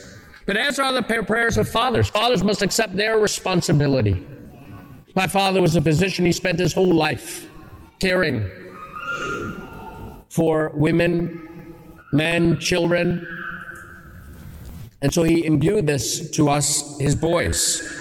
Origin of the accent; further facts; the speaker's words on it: Cincinnati, Ohio, United States; I hear you're from Cincinnati. I said, I am.